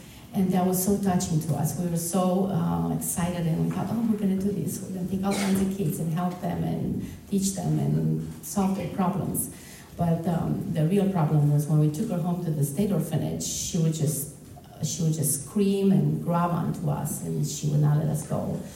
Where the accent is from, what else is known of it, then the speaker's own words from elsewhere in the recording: Romania; I come from Romania. I was born in Romanian.